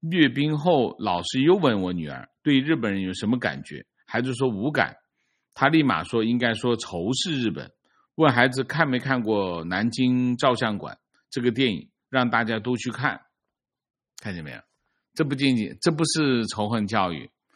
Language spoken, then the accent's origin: Chinese; Taiwan; 我们台湾人工作了十几年工资都没涨，